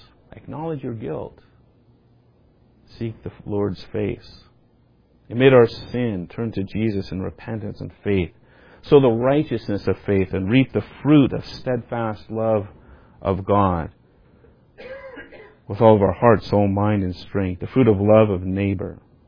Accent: Seattle, Washington, United States; Not a drizzle like where I grew up in Seattle.

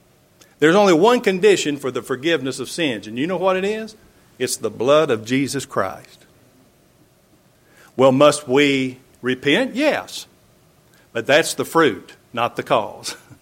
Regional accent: Georgia, United States; born there; Heck, I was born in Georgia. I'm in the Bible Belt. In fact, we're the buckle on the Bible Belt.

